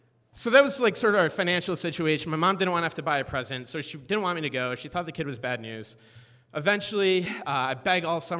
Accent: Camden, New York, United States; also born or lived in Rome, New York; I was born in Rome, New York, which is in New York, as you know. I lived in a trailer park when I was in Rome, and then when we were six, my parents decided to move to Camden, New York.

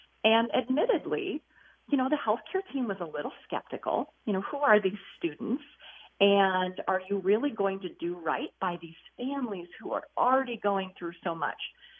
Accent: Garner, Iowa, United States; So I'm from North Central Iowa, Garner, Iowa.

